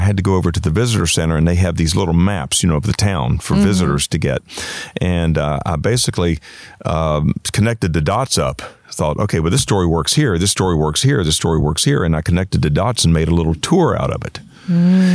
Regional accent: United States; I said, I'm an American, like that was going to save me. Yeah, I'm an American. I'm practicing lines for a play I'm doing back in the States.

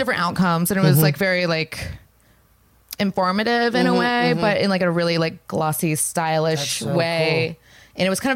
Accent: Orlando, Florida, United States; I was like a scene kid when I grew up in Orlando

